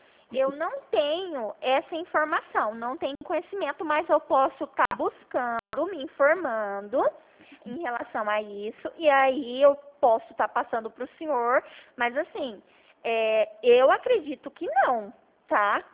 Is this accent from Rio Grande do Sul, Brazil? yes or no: no; Maringá, Paraná, Brazil; eu sou de Maringá